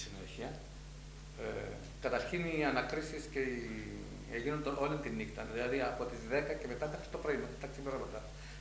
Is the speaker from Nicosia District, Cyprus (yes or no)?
yes; Filia, Nicosia District, Cyprus; εναντίον αστυνομικής περιπόλου μέσα στο χωριό μου, στη Φιλιά